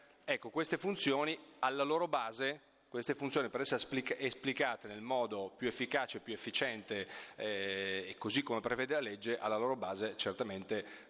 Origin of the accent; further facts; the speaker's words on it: Turin, Piedmont, Italy; io sono di Torino, porto l'esperienza torinese